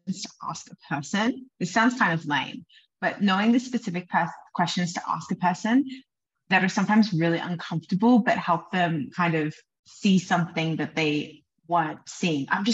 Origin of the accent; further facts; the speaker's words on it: Canberra, Australian Capital Territory, Australia; growing up in Australia, in Canberra, we don't have a lot of really impressive mountains.